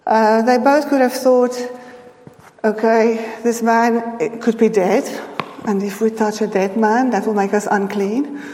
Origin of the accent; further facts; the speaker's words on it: South Africa; I'm from South Africa.